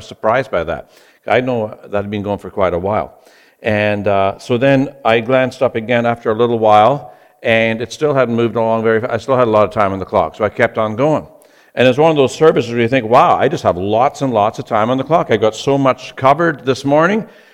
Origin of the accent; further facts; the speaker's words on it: Scotland, United Kingdom; born there; moved away; I was born in Scotland. Some of you know that. And where's the Scottish accent? It's back in Scotland.